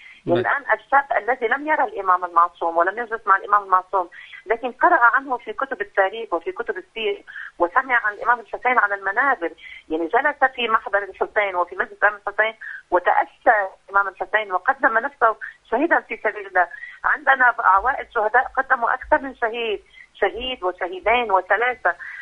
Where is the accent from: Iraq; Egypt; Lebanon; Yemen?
Lebanon; يعني مثلا عندنا في لبنان